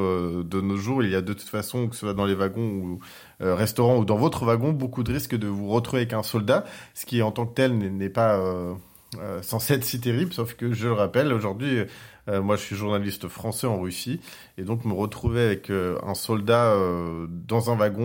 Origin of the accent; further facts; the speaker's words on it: France; je leur dis directement que je suis français